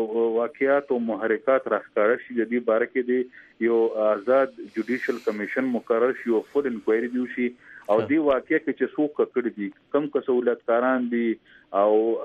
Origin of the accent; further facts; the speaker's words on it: Pakistan; موږ د پاکستان شهریان یو د دې ملک اوسېدونکي یو